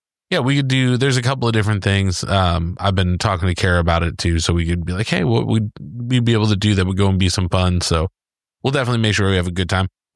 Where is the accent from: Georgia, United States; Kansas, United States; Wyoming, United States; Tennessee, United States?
Tennessee, United States; Nashville; And they were like, where are you from? Nashville.